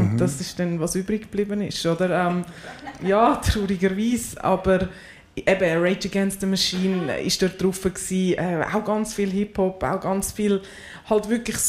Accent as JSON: {"language": "German", "region": "Graubünden", "country": "Switzerland", "tie": "born or raised there", "also_born_or_lived": "Valais", "lives_now": "Engelberg, Switzerland", "said": "Weil die Mami ist Baslerin, der Papi ist im Aargau aufgewachsen, geboren bin ich im Wallis, aufgewachsen bin ich hauptsächlich im Bündnerland und lebe und daheim fühle ich mich zu Engelberg."}